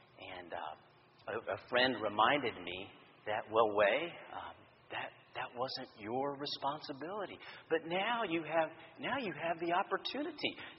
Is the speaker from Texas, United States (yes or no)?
yes; Houston, Texas, United States; born there; I was born here in Houston. My mom was born in Texas.